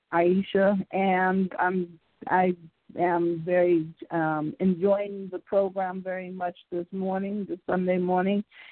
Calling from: California, United States; I'm calling from California.

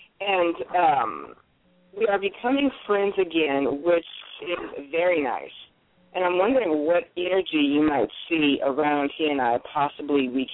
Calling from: Alameda, California, United States; calling from Alameda, California.

